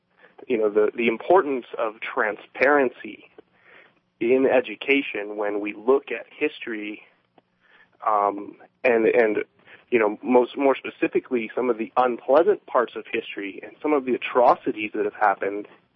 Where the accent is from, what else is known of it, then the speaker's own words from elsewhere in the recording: Farmington, New Mexico, United States; I am here in New Mexico, and I grew up in New Mexico in a lot of poor Hispanic communities